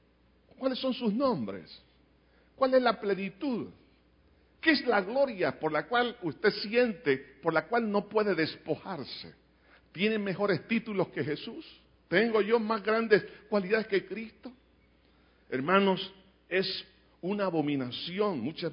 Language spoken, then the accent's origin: Spanish; El Salvador; de mi identidad como salvadoreño